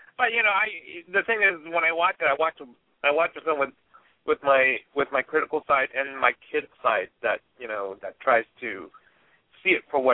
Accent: Maryland, United States; also born or lived in Washington D.C.; I grew up in Maryland, D.C., you know, and I would take a bus down to the black theaters

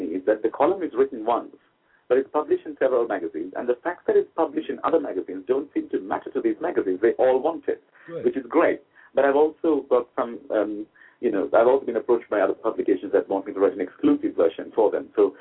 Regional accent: Jaffna, Northern Province, Sri Lanka; I'm from Sri Lanka and I was born in Jaffna.

